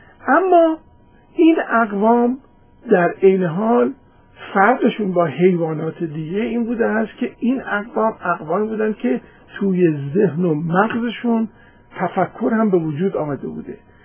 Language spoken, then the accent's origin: Persian; Iran; now in United States; مثلا بنده از امریکا از ایران مهاجرت کردم اومدم امریکا